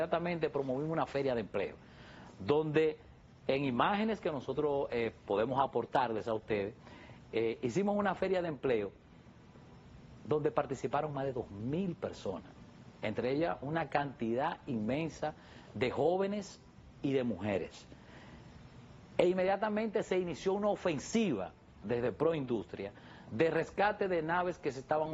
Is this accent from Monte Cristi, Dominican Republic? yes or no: no; Santiago de los Caballeros, Santiago, Dominican Republic; now in Santo Domingo, Dominican Republic; de la ciudad de Santiago de los Caballeros, de donde yo soy, de donde vengo a rendir un servicio público aquí a la capital